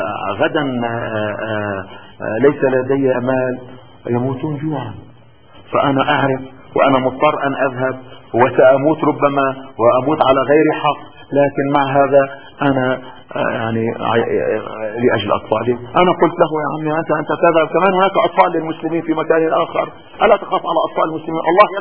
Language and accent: Arabic; Cairo, Cairo Governorate, Egypt; أنت في عندنا في القاهرة